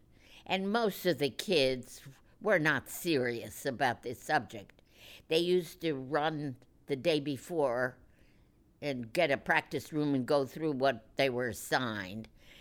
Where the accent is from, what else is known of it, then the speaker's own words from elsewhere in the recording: Washington, District of Columbia, United States; I've never been away from home either. Washington, D.C. I came from Washington. I had never been away.